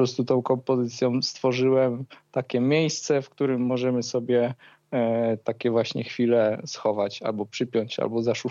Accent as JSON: {"language": "Polish", "town": "Skała", "region": "Lesser Poland", "country": "Poland", "tie": "born or raised there", "said": "mieszkam tutaj od urodzenia i z tym miejscem czuję się silnie związany."}